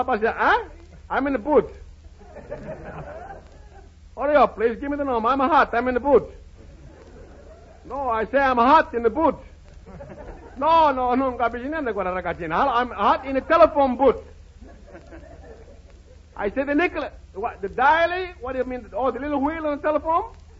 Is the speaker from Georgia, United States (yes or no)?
no; California, United States; Ladies and gentlemen, I speak to you now as a Californian.